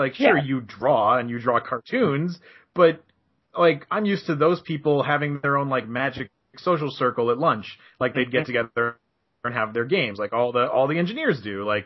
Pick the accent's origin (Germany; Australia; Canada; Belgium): Canada; now in Los Angeles, United States; I have to explain I'm Canadian, but I'm living in LA.